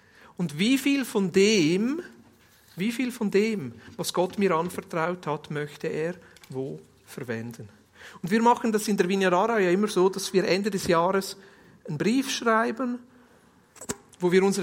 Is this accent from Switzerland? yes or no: yes; Switzerland; Und wir als Schweizer können das wirklich sagen